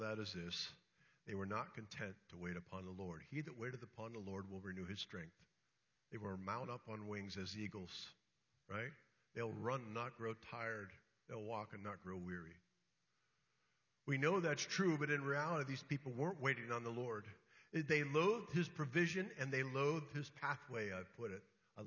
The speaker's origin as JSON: {"language": "English", "country": "United States", "said": "Because frankly, I'm an American. I like stuff done now."}